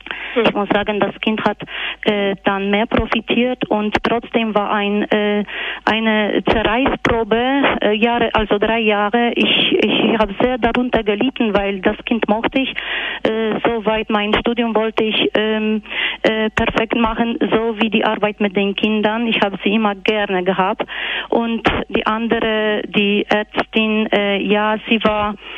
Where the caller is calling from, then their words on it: Switzerland; ich rufe aus der Schweiz, selber bin keine Schweizerin.